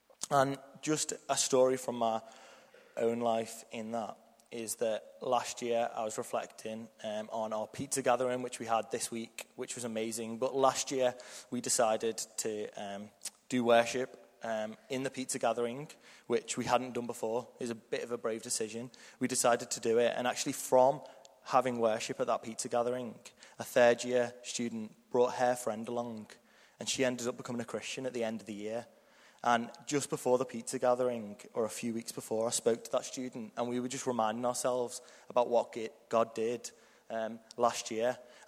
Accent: Liverpool, North West England, United Kingdom; accent: Scouse; I'm from Liverpool, so got the beautiful Scouse accent for the next 15 minutes.

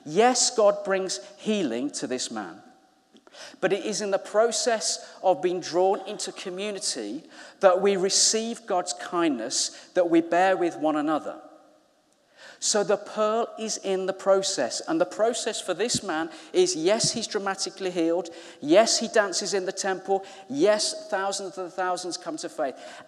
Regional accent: Birmingham, West Midlands, United Kingdom; accent: Brummy; And you hear all these Brummy voices, because I'm from Birmingham.

